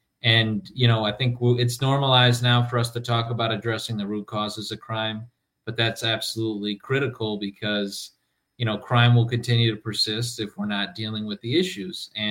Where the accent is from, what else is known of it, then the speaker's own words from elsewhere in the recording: Milwaukee, Wisconsin, United States; I was born and raised in Milwaukee, in the Sherman Park neighborhood.